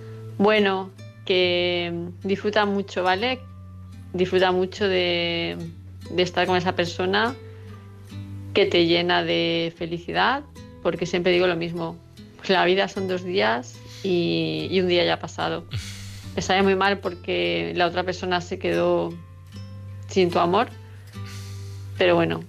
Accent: Palma, Balearic Islands, Spain; de Palma de Mallorca.

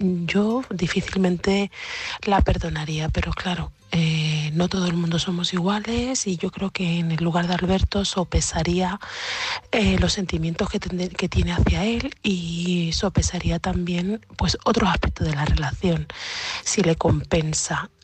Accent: Seville, Andalusia, Spain; de Sevilla.

